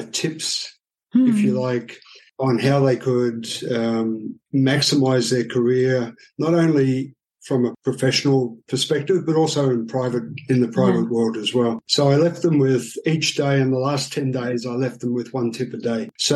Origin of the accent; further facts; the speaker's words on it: Australia; now in Shanghai, China; I'm Australian, born and bred there, left. Many people call me a nomad, by the way.